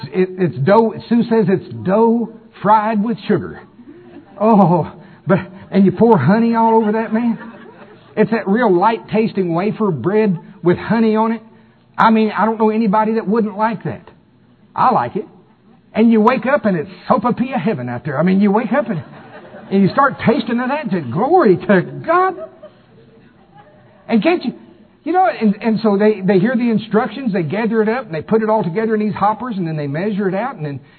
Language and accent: English; Shawnee, Oklahoma, United States; And I was raised in Shawnee, Oklahoma, Pottawatomie County. All of my relatives, nearly all of them on my dad's side, are farmers.